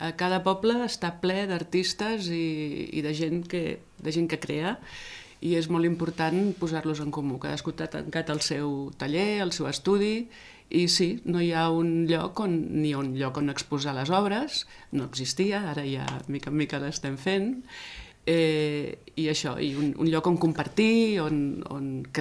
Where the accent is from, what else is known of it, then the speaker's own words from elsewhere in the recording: Barcelona, Catalonia, Spain; born there; moved away; jo soc nascuda a Barcelona, vaig arribar aquí a l'any 95